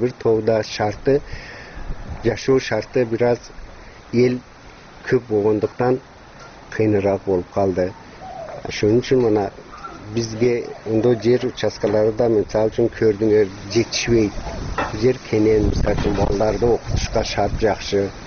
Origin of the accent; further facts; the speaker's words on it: Tajikistan; Мен өзүм 1954 жылы Тажикстандын жерге талып, айылынын жерге талып кыштагында төрөлгөнмүн. 10-чу классты кыргыз мектепте түгөтүп